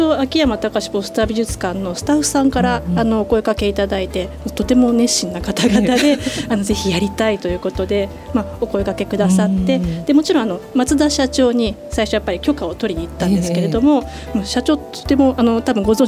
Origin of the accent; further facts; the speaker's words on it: Tokyo, Japan; moved away as an adult; 私実は出身は東京でして、はい、10年前に結婚を機にこちらに移住してきました。